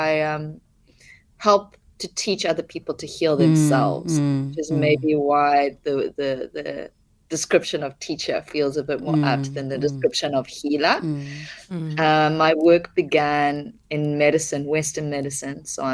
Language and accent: English; Zimbabwe; born there; I was born in Zimbabwe. My dad's Zimbabwe and my mom's South African.